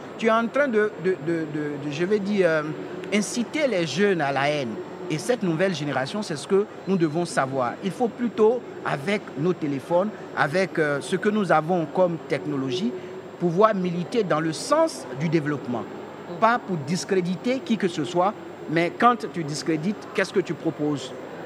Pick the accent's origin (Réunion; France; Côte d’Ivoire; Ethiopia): Côte d’Ivoire; Alors que je suis ivoirien, je suis africain.